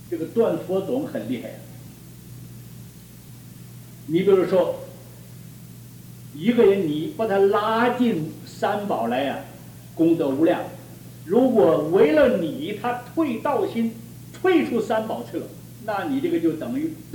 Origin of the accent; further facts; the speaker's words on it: China; 我们是中国人，我们是中华文化